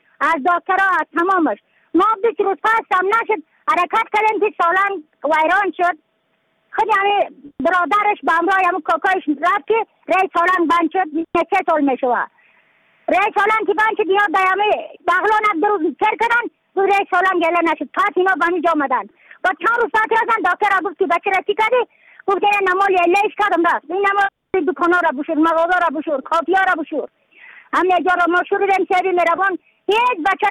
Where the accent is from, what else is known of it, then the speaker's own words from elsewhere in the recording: Badakhshan, Afghanistan; از بدخشان هستم، مرکز بدخشان، نسوالی اکل پایان، خیره وینگ